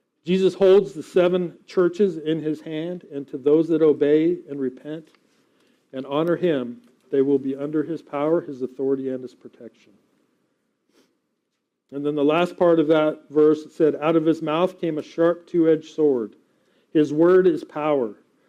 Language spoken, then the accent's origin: English; Colorado, United States; The only reference I have is, you know, growing up in Colorado, we would go to we would go camping in early May down in central South Colorado